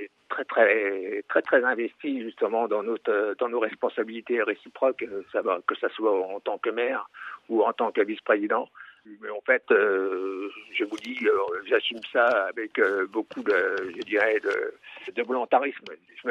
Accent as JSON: {"language": "French", "town": "Trigny", "region": "Grand Est", "country": "France", "tie": "born or raised there", "said": "Je suis natif de la commune, donc je suis né à Trigny il y a déjà 71 ans et je connais très bien ma commune, évidemment."}